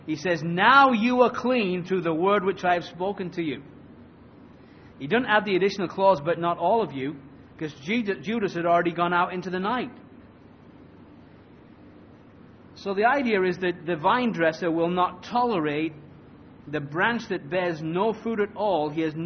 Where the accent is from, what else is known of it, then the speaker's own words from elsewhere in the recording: England, United Kingdom; I love roses, actually. I'm an Englishman. Why wouldn't I love roses?